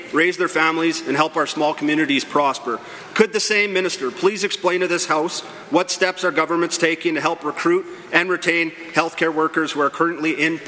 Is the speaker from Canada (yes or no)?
yes; Slave Lake, Alberta, Canada; even delivering babies has become a luxury in my hometown of Slave Lake.